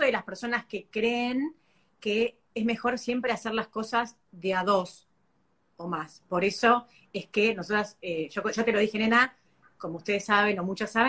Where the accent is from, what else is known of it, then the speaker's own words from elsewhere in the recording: Tres Arroyos, Buenos Aires Province, Argentina; No, si bien soy caradura y soy de Tres Arroyos, obvio, eso no tiene nada que ver